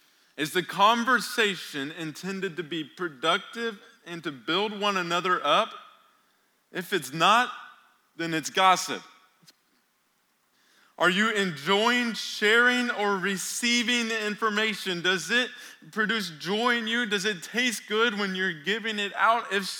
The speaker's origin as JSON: {"language": "English", "town": "Weatherford", "region": "Texas", "country": "United States", "tie": "born or raised there", "said": "there was a forest fire when I was growing up in Weatherford"}